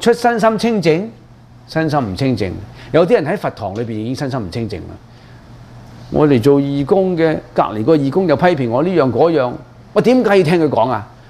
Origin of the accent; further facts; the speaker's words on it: China; now in Canada; 咁有啲人點解你我哋華僑中國人冇嚟啊？